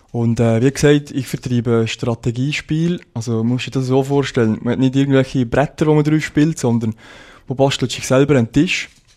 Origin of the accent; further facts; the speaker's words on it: Switzerland; Und wir als Schweizer kennen